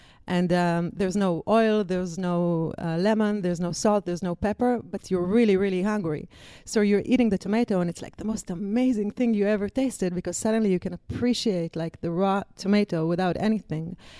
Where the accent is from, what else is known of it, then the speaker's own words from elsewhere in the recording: Israel; I came from Israel.